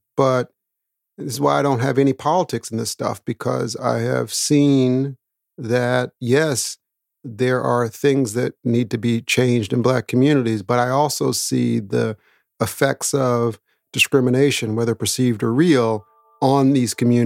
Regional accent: Daytona Beach, Florida, United States; born there; I was born in Daytona Beach, Florida.

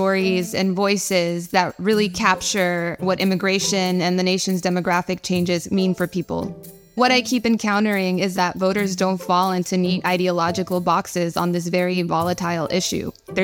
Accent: Texas, United States; I'm a national politics reporter for The New York Times. I grew up in Texas, on the border with Mexico

